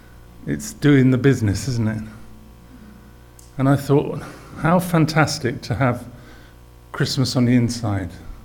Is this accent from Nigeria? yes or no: no; England, United Kingdom; I realized what a tough gig it's going to be for me today, because I'm English.